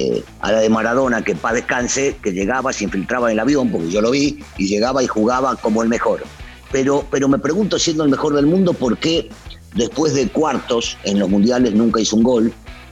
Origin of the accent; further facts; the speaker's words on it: Argentina; Yo soy muy argentino